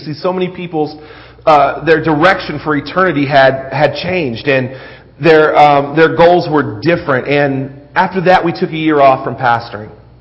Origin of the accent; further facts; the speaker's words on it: the South, United States; I grew up in the South, so us Pentecostals in the South, we haven't learned to be quiet yet or behave ourselves to some degree.